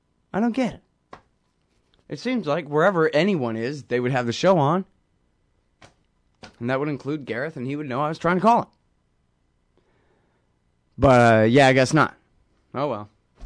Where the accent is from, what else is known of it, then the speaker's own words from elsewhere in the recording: Texas, United States; What the hell do I know, man? I'm from Texas.